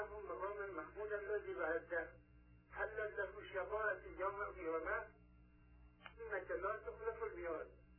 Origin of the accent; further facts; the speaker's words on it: Qazvin, Iran; now in Bafq, Iran; من از قزوین هستم، از بافت یزد زنگ می‌زنم